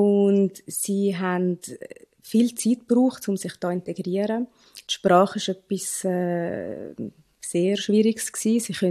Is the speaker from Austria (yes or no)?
no; Zurich, Switzerland; und ich komme aus Zürich.